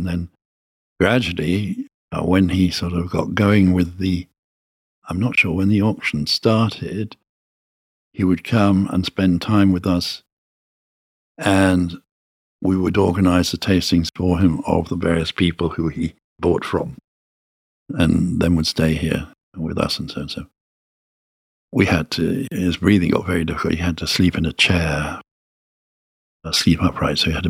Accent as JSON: {"language": "English", "town": "Birmingham", "region": "West Midlands", "country": "United Kingdom", "said": "But the nastiest accent in England is Birmingham. I'm from Birmingham"}